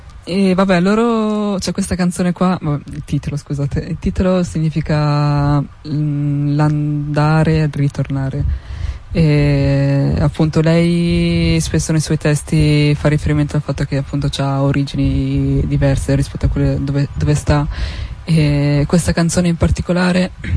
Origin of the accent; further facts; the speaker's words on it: Morocco; Io sono marocchina, quando vado in Marocco sono l'italiana